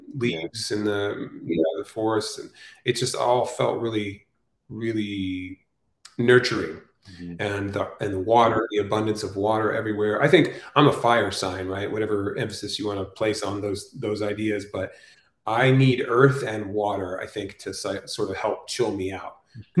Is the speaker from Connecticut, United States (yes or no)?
no; Arizona, United States; And we went back to Arizona, which was my home state.